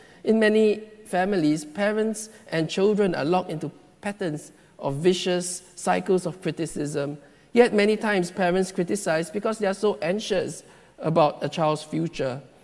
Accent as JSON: {"language": "English", "country": "Singapore", "tie": "born or raised there", "said": "growing up in Singapore, you and I know what the success story is like."}